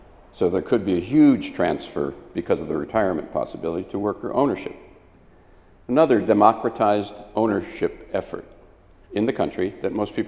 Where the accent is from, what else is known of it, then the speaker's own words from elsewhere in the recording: Wisconsin, United States; I'm from Wisconsin.